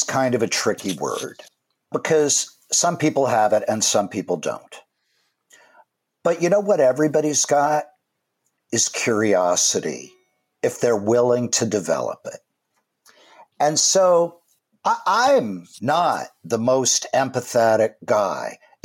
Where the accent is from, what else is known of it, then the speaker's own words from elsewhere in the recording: Midwest, United States; I know that. I grew up in the Midwest.